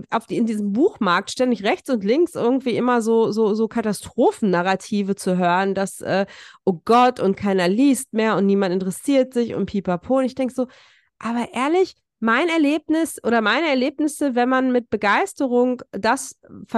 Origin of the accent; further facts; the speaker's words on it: North Rhine-Westphalia, Germany; weil wir kommen ja aus dem Ruhrpott